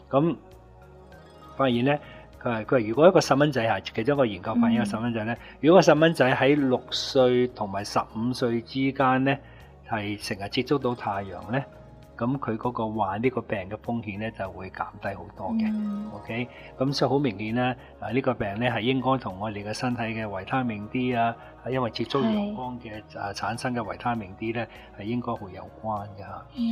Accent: China; 就比較食小麥多過食我哋中國人或者亞洲人食飯啦

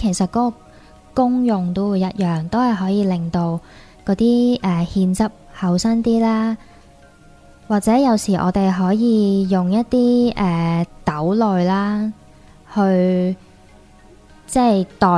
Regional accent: Hong Kong; 咁有時可能如果係我哋香港人愛嚟醃嘢啊、煎魚啊嗰陣時都會成日用到咯

